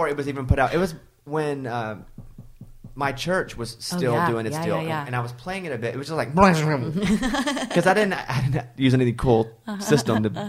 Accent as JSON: {"language": "English", "town": "Mountain Pine", "region": "Arkansas", "country": "United States", "tie": "born or raised there", "said": "Well, it's called Mountain Pine, but it's near Hot Springs, which is near Little Rock."}